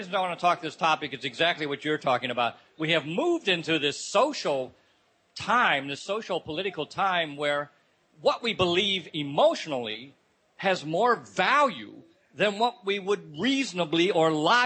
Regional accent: St. Louis, Missouri, United States; This is kind of special to me because I was raised in St. Louis, right outside St. Louis.

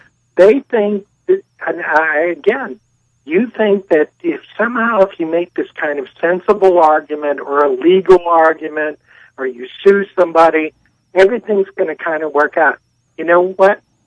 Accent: Arizona, United States; Okay. I've called in before. I grew up in Arizona.

